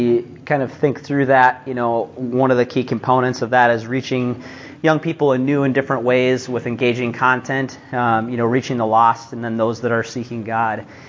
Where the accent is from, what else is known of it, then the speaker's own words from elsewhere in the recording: Minnesota, United States; I'm from Minnesota.